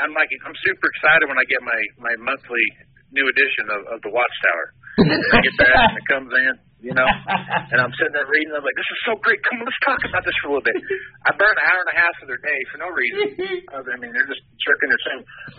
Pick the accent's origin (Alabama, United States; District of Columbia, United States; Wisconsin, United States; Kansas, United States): Kansas, United States; Wichita; So I grew up around Wichita, Kansas, and we were used to getting massive, like, 3-mile-wide tornadoes